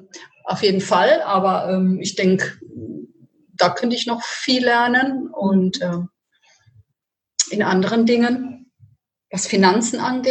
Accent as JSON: {"language": "German", "country": "Italy", "said": "Ich komme aus Italien und da ist die Küche auch zu vielfältig"}